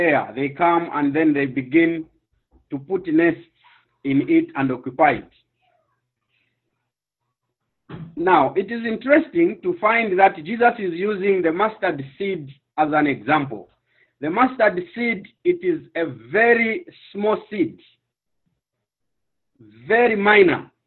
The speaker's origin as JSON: {"language": "English", "country": "Zambia", "tie": "born or raised there", "second_language": "English", "said": "growing up in Zambia, though I was born during the time after independence"}